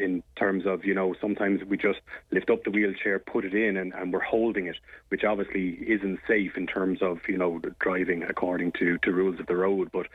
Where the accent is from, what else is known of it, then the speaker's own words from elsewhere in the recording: Ireland; this isn't something that we as Irish people would have ever experienced at home.